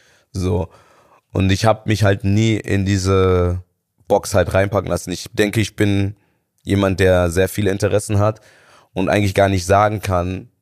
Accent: North Rhine-Westphalia, Germany; Ich komme aus NRW, ich kann jederzeit switchen.

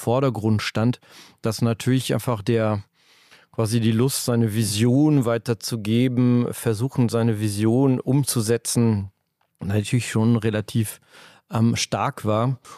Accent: France; bin ich ja Franzose oder halb Franzose. Ich hatte eine deutsche Mutter. Bin aber in Frankreich groß geworden und habe auch da studiert.

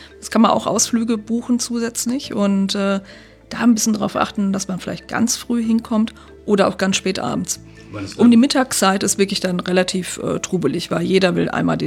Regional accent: North Rhine-Westphalia, Germany; Und wie gesagt, ich komme ja aus dem Sauerland mit den vielen Talsperren, also kein Vergleich.

